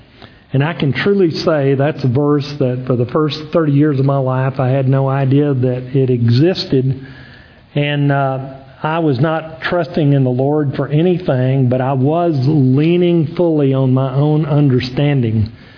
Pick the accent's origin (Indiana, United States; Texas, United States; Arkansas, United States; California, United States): Texas, United States; I grew up in West Texas as an only child in a very dysfunctional family.